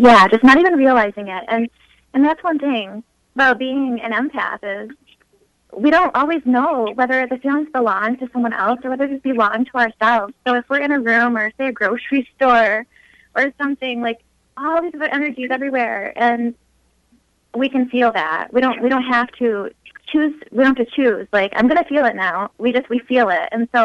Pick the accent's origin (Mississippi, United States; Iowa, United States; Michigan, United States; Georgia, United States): Michigan, United States; Midland; I'm from Midland, Michigan.